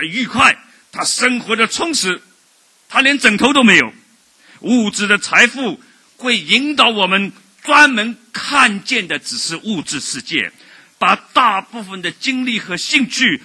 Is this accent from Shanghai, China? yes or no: yes; Shanghai, China; 因为我们都是上海人，所以我们可以谈得比较接近一点